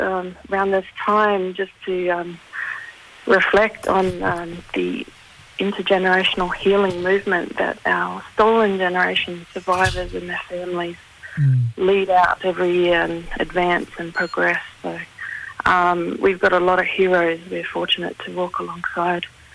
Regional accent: Cairns, Queensland, Australia; born or raised there; also born or lived in Thursday Island; now in Canberra, Australia

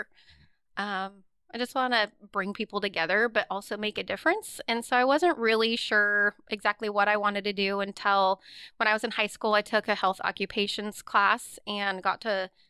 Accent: Astoria, Oregon, United States; I am from Astoria, Oregon.

